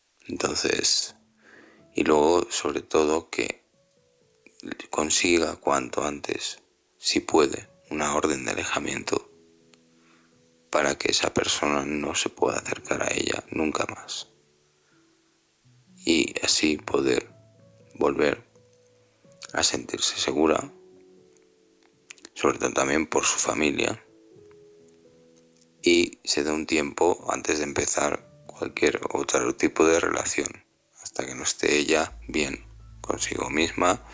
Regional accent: Alicante, Valencian Community, Spain; de Alicante. Pues esta noche se nos ha planteado un tema difícil.

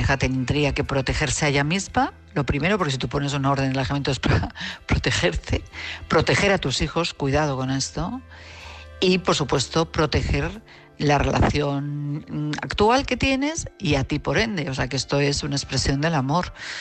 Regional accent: Madrid, Community of Madrid, Spain; de Madrid.

